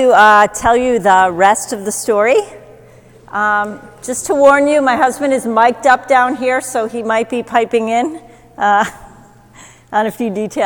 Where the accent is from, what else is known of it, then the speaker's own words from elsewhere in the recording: Chicago, Illinois, United States; Basically, I was a Jewish girl growing up on the North Shore of Chicago.